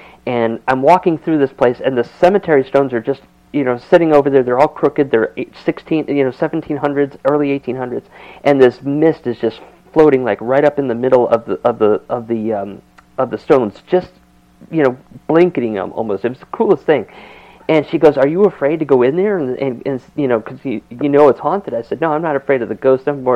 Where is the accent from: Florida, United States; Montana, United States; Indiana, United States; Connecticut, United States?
Connecticut, United States; Bristol; Because I was born and raised in Bristol, Connecticut